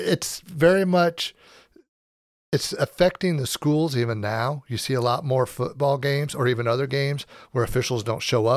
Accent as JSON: {"language": "English", "town": "Gillespie", "region": "Illinois", "country": "United States", "said": "I was from Gillespie, and we wanted to get away from, there's a lot of Southern Illinois, Southwest Illinois."}